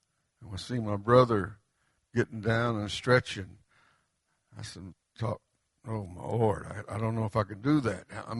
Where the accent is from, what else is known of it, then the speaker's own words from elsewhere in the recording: Oklahoma, United States; You know, I'm from the Yuchi tribe, or Yuchi Ha, meaning the mysterious people.